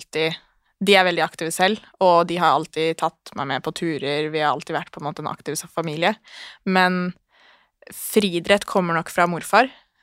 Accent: Hønefoss, Buskerud, Norway; now in Oslo, Norway; Jeg kommer fra Hønefoss, så en times biltur utenfor Oslo. Jeg 20 år, blir 21 i år. Flyttet til Oslo for å studere

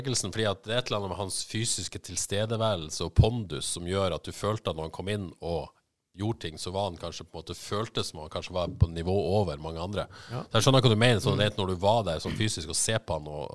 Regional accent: Haugesund, Rogaland, Norway; vi spilte jo litt med Dion I oppveksten på Etafjellbanen I Haugesund.

